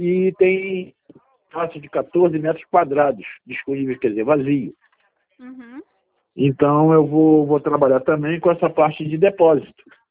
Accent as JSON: {"language": "Portuguese", "region": "Rio de Janeiro", "country": "Brazil", "said": "Eu sou carioca, só não mudei"}